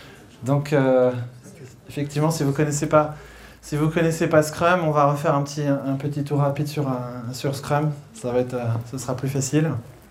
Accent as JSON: {"language": "French", "town": "Rennes", "region": "Brittany", "country": "France", "said": "je viens de Rennes, si ça, au cas où ça ne se verrait pas. Donc je fais partie de la communauté Agile Rennes."}